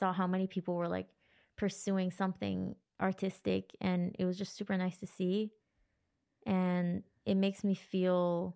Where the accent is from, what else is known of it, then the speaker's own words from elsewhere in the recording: Gatineau, Quebec, Canada; I grew up in Gatineau, which is like, it's not much going on there.